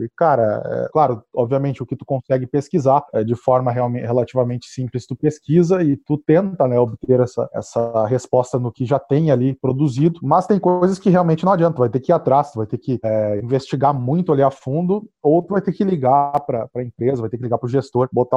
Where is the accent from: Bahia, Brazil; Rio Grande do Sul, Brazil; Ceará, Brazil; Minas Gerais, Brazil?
Rio Grande do Sul, Brazil; Porto Alegre; now in Florianópolis, Brazil; eu nem tô no eixo Rio-São Paulo, eu tô em Florianópolis. Eu sou gaúcho, na verdade, né? Tô de Porto Alegre.